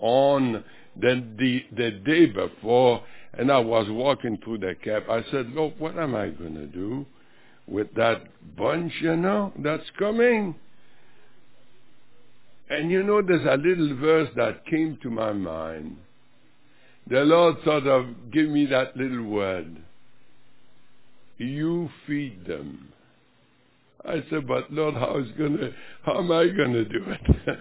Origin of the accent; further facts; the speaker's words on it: Elliott Lake, Ontario, Canada; also born or lived in Tree River; I was raised, I grew up out there, although I was born in Tree River, but you know, I was still in Elliott Lake